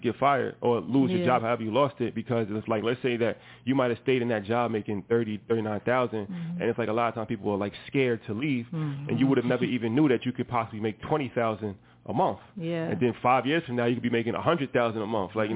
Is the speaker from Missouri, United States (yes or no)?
no; New York, United States; especially like we come from New York